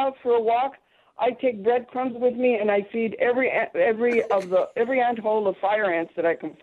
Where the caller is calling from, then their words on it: Tucson, Arizona, United States; We have in Tucson, well, I'm calling from Tucson.